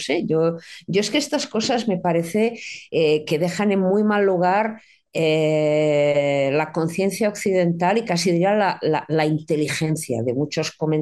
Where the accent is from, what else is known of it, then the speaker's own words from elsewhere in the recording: Barcelona, Catalonia, Spain; en mi tierra, en Barcelona, en Cataluña, hay mucha más gente normal de la que parece